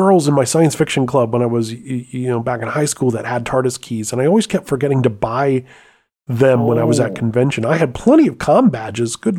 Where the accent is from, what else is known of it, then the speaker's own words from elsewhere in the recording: the South, United States; because I'm an American and I'm from the South